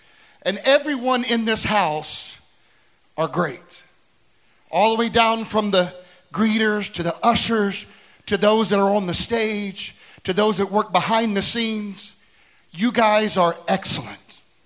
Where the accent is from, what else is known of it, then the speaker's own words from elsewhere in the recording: Tennessee, United States; I'm just kidding. I'm a Tennessee boy, so I'm a country boy.